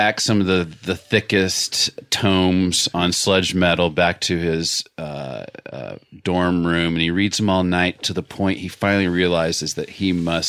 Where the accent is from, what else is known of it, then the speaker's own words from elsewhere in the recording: Little Rock, Arkansas, United States; I grew up in Little Rock, and I remember your graffiti well.